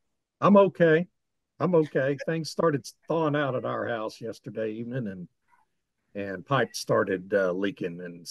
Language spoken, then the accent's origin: English; Texas, United States; because I'm a Texan. I'm hardy.